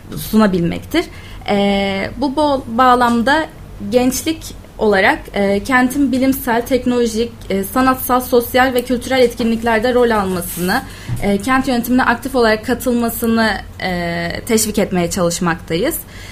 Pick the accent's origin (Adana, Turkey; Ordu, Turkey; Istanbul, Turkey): Adana, Turkey; Adana'da doğdum, büyüdüm.